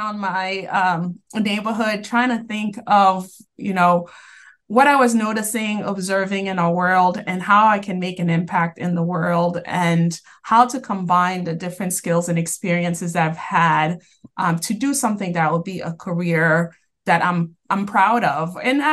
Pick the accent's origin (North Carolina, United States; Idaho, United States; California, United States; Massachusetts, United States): Massachusetts, United States; Boston; also born or lived in Haiti; I grew up here in Boston, originally from Haiti, but I grew up in East Boston and made my way to Cambridge. And now I reside in Somerville with my family.